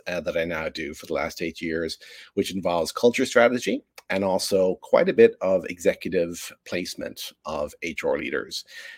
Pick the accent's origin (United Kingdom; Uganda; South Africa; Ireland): Ireland; moved away as an adult; now in United States; I am from Ireland and have been in the States since graduating from a master's program at University College Dublin.